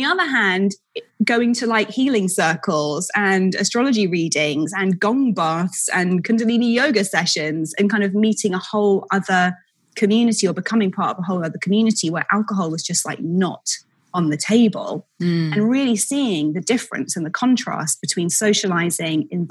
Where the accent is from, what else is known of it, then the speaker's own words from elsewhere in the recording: United Kingdom; now in New York, United States; moving to New York as a Brit, you get introduced to all the expats